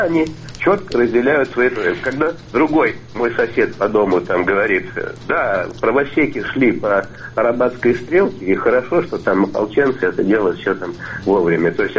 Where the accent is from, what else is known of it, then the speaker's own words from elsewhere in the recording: Moscow, Russia; Я родился в Москве, я москвич.